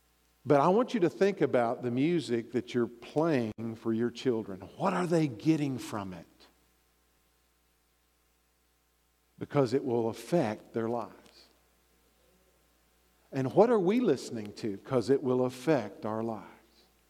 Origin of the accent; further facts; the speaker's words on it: Texas, United States; I grew up in Texas, so I grew up on country music.